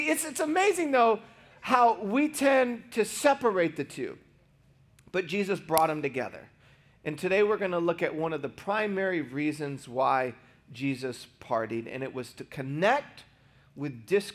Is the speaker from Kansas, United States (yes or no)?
no; Michigan, United States; I grew up in Michigan, where like in June, it's warm. It's like the one month of the year you want to live in Michigan.